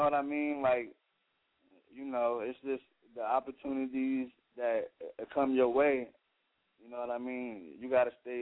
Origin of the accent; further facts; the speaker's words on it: Virginia, United States; I'm from Virginia, so, like, the only people that really I had to, you know, look at was like